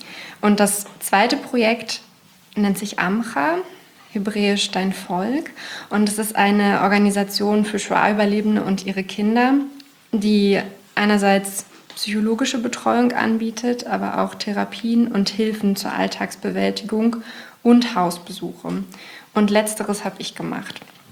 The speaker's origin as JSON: {"language": "German", "region": "Berlin", "country": "Germany", "said": "ich komme aus Berlin"}